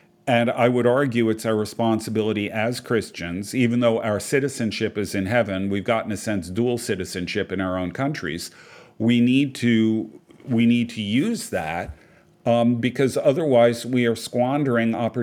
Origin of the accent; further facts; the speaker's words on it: United States; First of all, as an American, I feel very free about criticizing my own government.